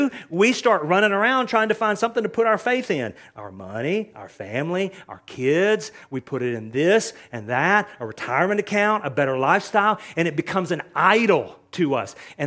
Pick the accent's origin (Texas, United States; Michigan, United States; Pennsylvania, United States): Texas, United States; I'm a little slow. I'm from East Texas.